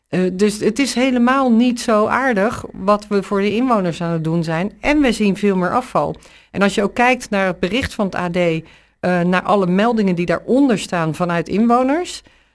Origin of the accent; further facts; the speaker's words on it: Krimpen, South Holland, Netherlands; Wij komen allemaal uiteraard uit Krimpen, dat geldt voor alle partijen.